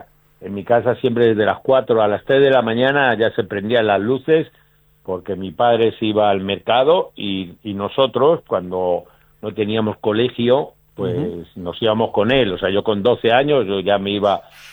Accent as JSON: {"language": "Spanish", "town": "Madrid", "region": "Community of Madrid", "country": "Spain", "tie": "born or raised there", "moved": "as an adult", "said": "yo nací en Madrid capital, uh-huh. Y bueno, me crié allí todo hasta los 18, 19 años, que bueno, ya empecé a viajar, estuve en las Islas Canarias, en Senegal, en África, anduve en Estados Unidos bastante tiempo también"}